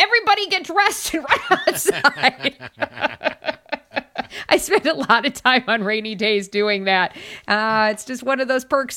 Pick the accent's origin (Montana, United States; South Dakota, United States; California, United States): South Dakota, United States; Growing up in South Dakota, we usually got one or two of these kind of blizzard type things in the spring.